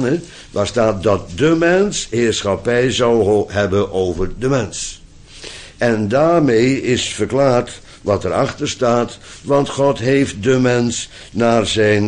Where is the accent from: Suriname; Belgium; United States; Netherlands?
Netherlands; Op slot ben ik Nederlander, dus je moet die termen af en toe eens gebruiken.